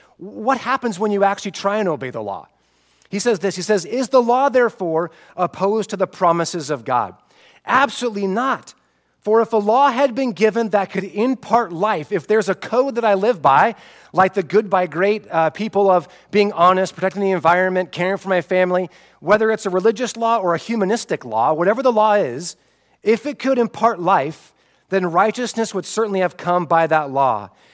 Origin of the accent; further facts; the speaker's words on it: Spokane, Washington, United States; That was the hot spot when I was a kid growing up in Spokane, Washington, right?